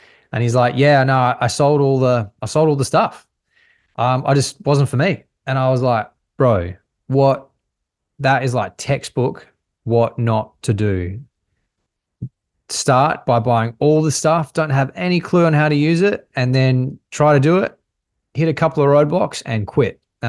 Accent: Adelaide, South Australia, Australia; now in Gold Coast, Australia; I'm from Adelaide originally, but now I live in the Gold Coast.

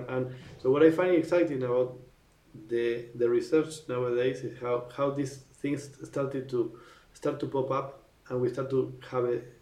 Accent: Argentina; And something with Argentina, because I really wanted to do something with my home country.

